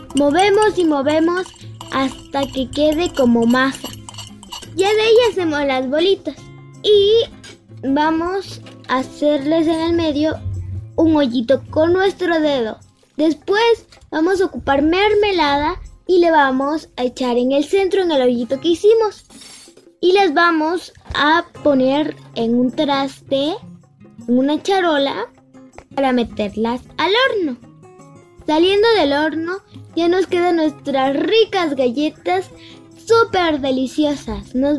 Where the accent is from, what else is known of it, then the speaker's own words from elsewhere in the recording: Oaxaca, Mexico; acá en mi pueblo decimos besitos.